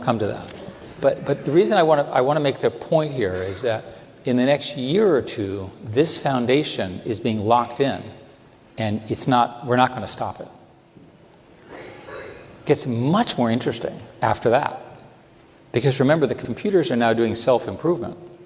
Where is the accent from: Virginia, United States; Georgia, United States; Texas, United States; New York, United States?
Virginia, United States; I happen to like Virginia. I grew up in Virginia.